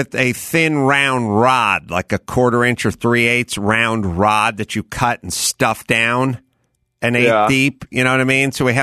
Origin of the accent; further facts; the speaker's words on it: North Hollywood, California, United States; No, I'm from North Hollywood.